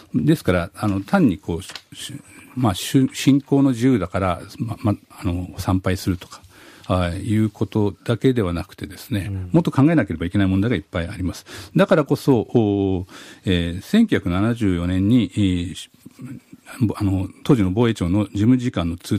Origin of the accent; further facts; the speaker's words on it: Kanto, Japan; born there; 関東の生まれなので